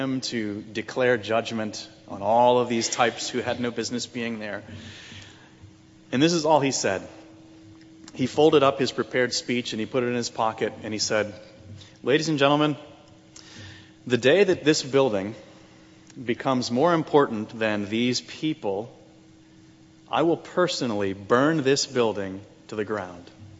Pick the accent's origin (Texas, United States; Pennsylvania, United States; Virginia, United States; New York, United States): Virginia, United States; Virginia Beach; Now, I grew up in Virginia Beach, as did my brother and my sister who are here today.